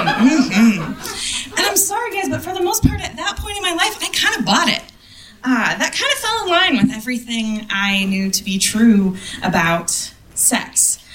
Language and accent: English; Midwest, United States; So, I grew up in the Midwest. Good church-going family.